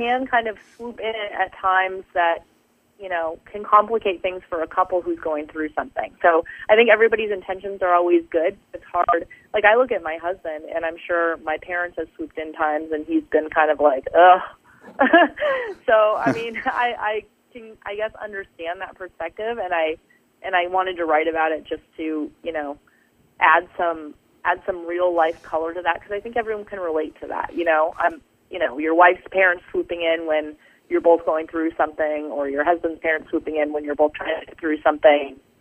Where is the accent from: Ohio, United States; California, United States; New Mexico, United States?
California, United States; Capistrano Beach; I just, without thinking, set it in my hometown.